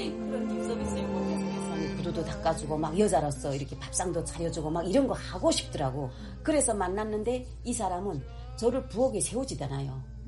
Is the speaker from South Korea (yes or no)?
no; North Korea; 근데 저는 내가 북한 여잔데 그 고향은 밝히지 않는단 말이에요. 사이트에 그런 건 없어요. 그래가지고 내가 북한 사람인데 혹시 승인하겠는가 이게 우려돼가지고